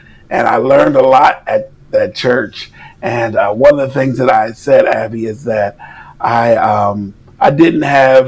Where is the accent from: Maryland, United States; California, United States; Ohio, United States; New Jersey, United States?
Maryland, United States; I'm from the Maryland, D.C. area.